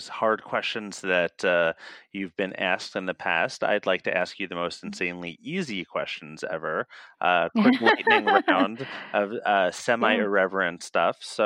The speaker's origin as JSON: {"language": "English", "region": "New York", "country": "United States", "said": "As a New Yorker who orders from Domino's delivery, you know, I'm not one to judge."}